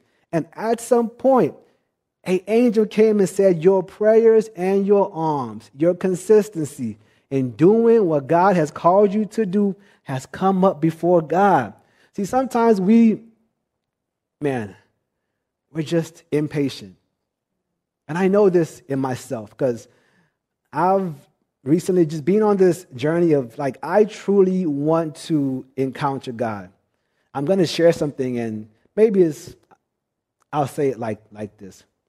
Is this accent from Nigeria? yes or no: yes; Nigeria; See, being Nigerian, one of the things I learned early at a young age, and this is not a knock on my people